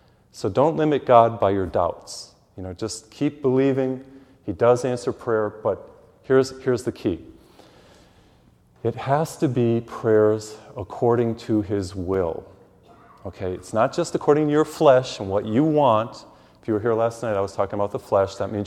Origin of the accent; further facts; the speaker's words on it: Massachusetts, United States; They hear I'm from Massachusetts. They want to hear me speak.